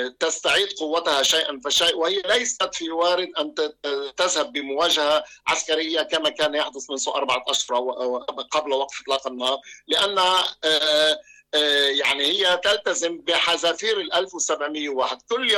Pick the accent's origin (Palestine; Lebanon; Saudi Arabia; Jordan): Lebanon; South Lebanon; وأنا ابن الجنوب اللبناني